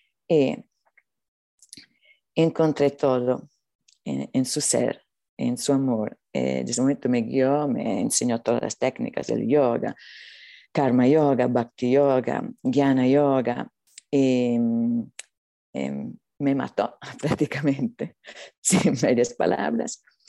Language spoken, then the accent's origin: Spanish; Italy; yo soy italiana